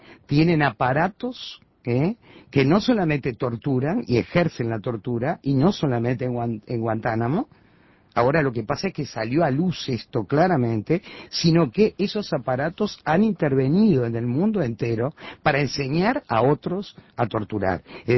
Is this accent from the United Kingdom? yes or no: no; Uruguay; nosotros lo vivimos también como uruguayos y como uruguayas.